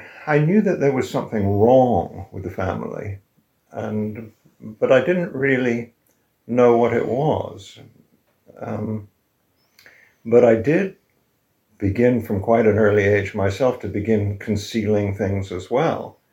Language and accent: English; England, United Kingdom; born there; I was born in England in the 50s, just 10 years after the end of the war.